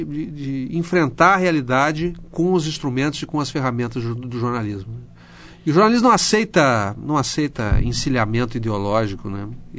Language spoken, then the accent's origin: Portuguese; Santa Maria, Rio Grande do Sul, Brazil; lá na minha cidade, Santa Maria, no Rio Grande do Sul, quando eu era estudante de jornalismo